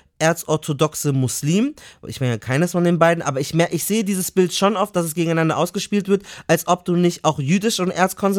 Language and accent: German; Palestine; ich bin aus Palästina.